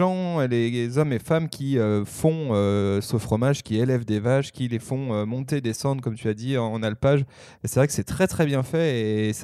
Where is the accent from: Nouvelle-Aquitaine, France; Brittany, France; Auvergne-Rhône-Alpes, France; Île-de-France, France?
Auvergne-Rhône-Alpes, France; quand on parle fromage forcément je pense à ma région natale, la Haute-Savoie.